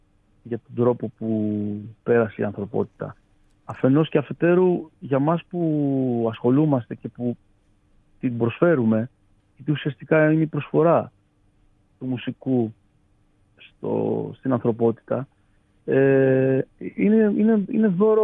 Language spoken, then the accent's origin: Greek; Tashkent, Uzbekistan; όταν ήμουν μικρός στην Τασκένδη που μεγάλωσα και γεννήθηκα